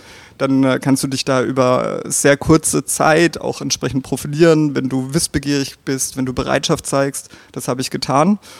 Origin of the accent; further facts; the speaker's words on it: Bruchsal, Baden-Württemberg, Germany; also born or lived in Darmstadt; ursprünglich komme ich aus der Region Karlsruhe-Heidelberg, aus dem beschaulichen Bruchsal. Eine Monopolgeschichte für Spargel und Erdbeeren und natürlich auch ein bisschen Weinregion.